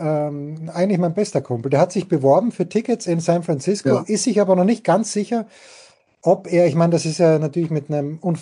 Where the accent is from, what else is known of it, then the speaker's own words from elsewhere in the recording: Austria; Wenn ich jetzt als Österreicher spreche